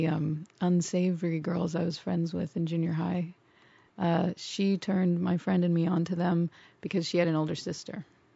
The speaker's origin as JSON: {"language": "English", "town": "Sherman Oaks", "region": "California", "country": "United States", "tie": "born or raised there", "said": "I grew up in Sherman Oaks. In the valley."}